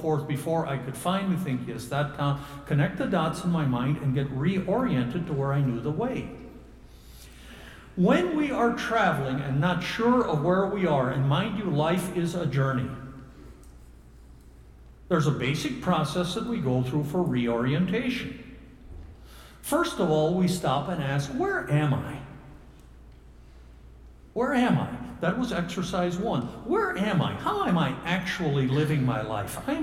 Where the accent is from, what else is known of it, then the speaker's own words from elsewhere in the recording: Kansas, United States; I'm old enough that I remember cleaning seed wheat growing up in Kansas.